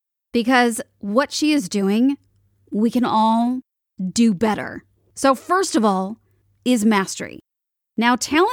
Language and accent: English; Chicago, Illinois, United States; I was one of the lucky ones. I grew up in Chicago.